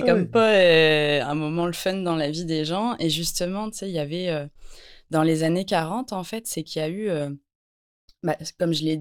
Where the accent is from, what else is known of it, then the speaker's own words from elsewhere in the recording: France; now in Canada; au Québec, je suis française, ça s'entend pas du tout